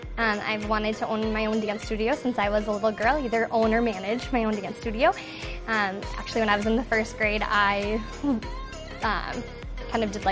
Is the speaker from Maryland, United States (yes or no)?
no; Cottage Grove, Minnesota, United States; I'm from Cottage Grove, Minnesota, and this is my fifth year on the team.